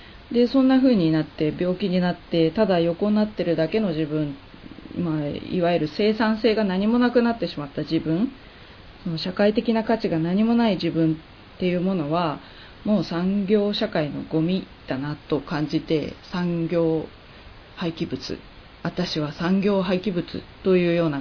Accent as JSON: {"language": "Japanese", "town": "Yokohama", "region": "Kanagawa", "country": "Japan", "tie": "born or raised there", "said": "地元の横浜、それから横須賀とか、時々都内のライブハウス"}